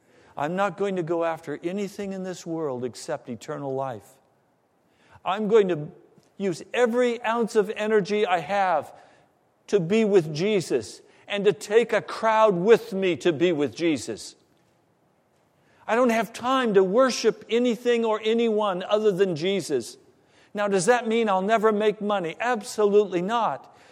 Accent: Denver, Colorado, United States; born there; now in Virginia, United States; I don't like living in Virginia. Virginia is not my favorite state. I was born in Denver, Colorado. My heart aches for the mountains of Colorado.

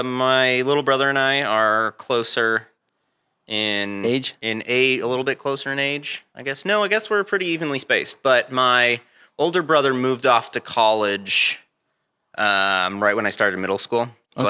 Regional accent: Sandy, Utah, United States; also born or lived in Massachusetts; And I was born in Massachusetts, and then when I was about 5, we moved here to Utah.

